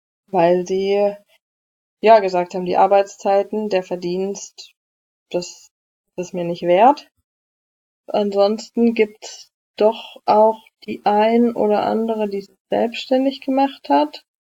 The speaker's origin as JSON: {"language": "German", "region": "Hesse", "country": "Germany", "said": "als ich zurückkam in meine Heimat, also nach Hessen"}